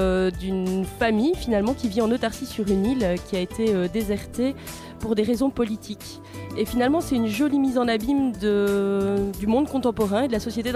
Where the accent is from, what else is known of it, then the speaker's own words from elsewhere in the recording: Tournai, Wallonia, Belgium; je viens de Tournai.